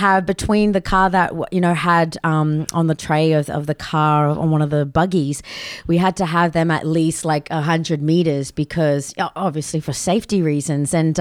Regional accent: Darwin, Northern Territory, Australia; growing up on Larrakia country and in Darwin and, you know, being a Darwinian and just doing all things NT

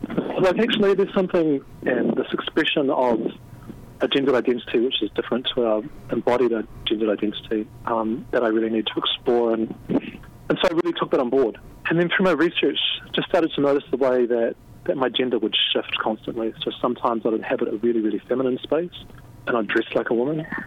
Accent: Christchurch, Canterbury, New Zealand; I grew up in Christchurch, which is one of the places in New Zealand, and it's in the South Island, where there was large groups of settlers from England that arrived and settled.

